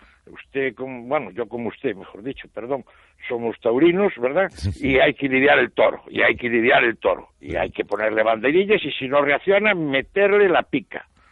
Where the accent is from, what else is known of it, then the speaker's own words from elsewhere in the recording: Spain; como ciudadano español